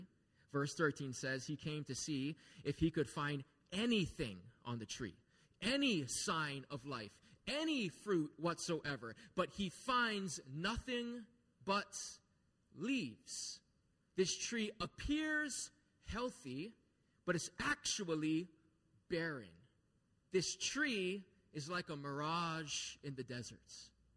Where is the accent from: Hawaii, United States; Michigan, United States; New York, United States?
Hawaii, United States; Lanai; I grew up on Lanai in Maui, and I encountered many fruit trees growing up.